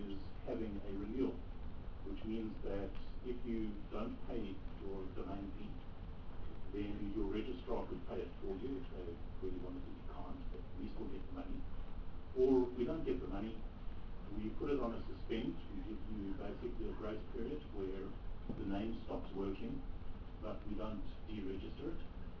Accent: South Africa; as a South African, I'll be very proud to have colleagues, friends from around the world attending

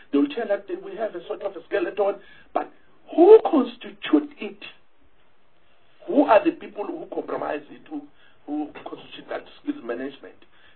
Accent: Mpumalanga, South Africa; I'm from Mpumalanga.

